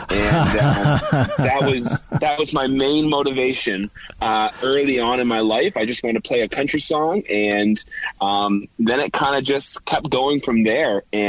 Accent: Hamilton, Ontario, Canada; But currently I am in Hamilton, Ontario, which is my hometown.

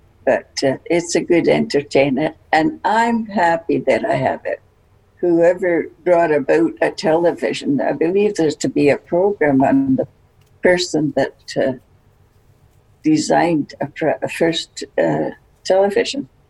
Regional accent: Glasgow, Scotland, United Kingdom; I was born in Scotland in a place called Toll Cross. It's on the edge of Glasgow.

